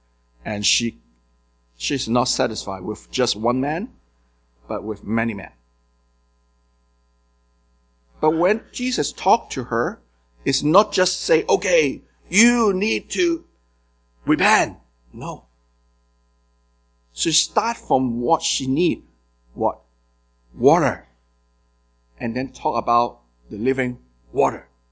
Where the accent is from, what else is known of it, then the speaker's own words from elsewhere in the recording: Hong Kong; English is a second language; I raised in Hong Kong, you can tell by my accent.